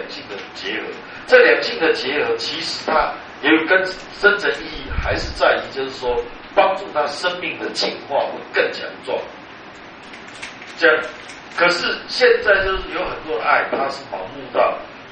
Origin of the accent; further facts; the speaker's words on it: Taiwan; 我们台湾人应该是中国人都，包括大陆人也一样